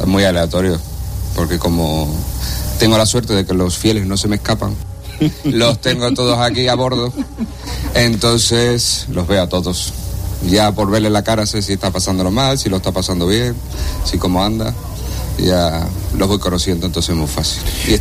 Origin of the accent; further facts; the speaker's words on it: Canary Islands, Spain; born there; Yo en Tenerife, gracias a Dios.